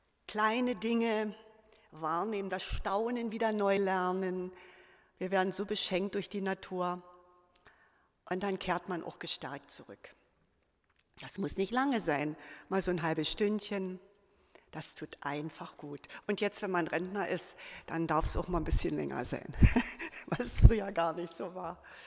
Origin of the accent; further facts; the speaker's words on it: Lusatia, Germany; ich komme auch so vom Dorf, aus der Lausitz, das ist meine Heimat